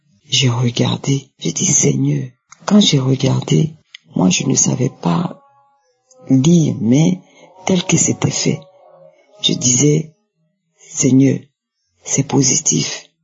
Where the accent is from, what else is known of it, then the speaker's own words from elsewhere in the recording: Côte d’Ivoire; je suis une Ivoirienne vivant en Côte d'Ivoire.